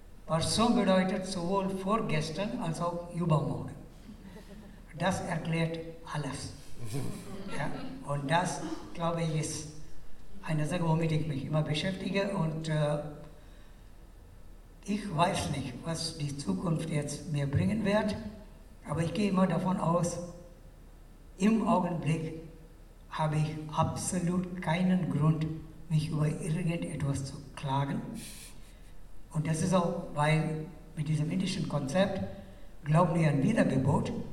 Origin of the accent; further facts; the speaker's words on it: India; moved away as an adult; now in Atlanta, United States; ich komme aus Indien und ich bin ein 68er. Ich habe in den 60er Jahren in München studiert, Germanistik und internationale Politik. Dann war ich 32 Jahre lang in Indien Professor für Deutsch. Jetzt seit 15 Jahren lebe ich in den USA in Atlanta.